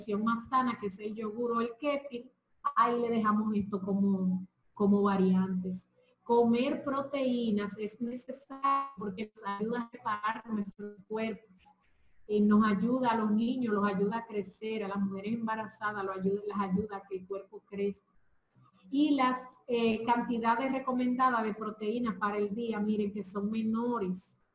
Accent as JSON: {"language": "Spanish", "country": "Dominican Republic", "said": "el arroz es el carbohidrato fundamental de nosotros como dominicanos."}